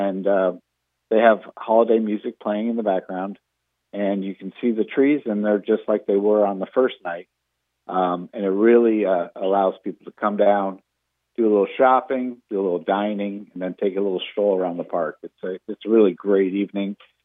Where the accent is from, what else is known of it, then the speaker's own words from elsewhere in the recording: Stuart, Florida, United States; always been growing up in Stuart, seen as the start of the Christmas season.